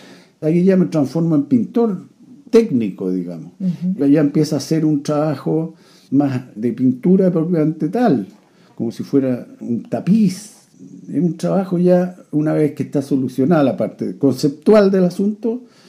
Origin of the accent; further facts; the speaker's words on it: Santiago, Santiago Metropolitan, Chile; en Santiago, en La Reina. Es muy importante para mí La Reina, porque cuando yo nací, La Reina era como campo, era un suburbio que estaba muy mezclado socialmente. Había gente muy pobre, había clase media como nosotros.